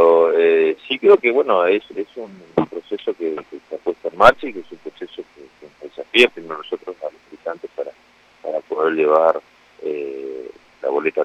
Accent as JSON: {"language": "Spanish", "country": "Argentina", "said": "como ciudadano argentino"}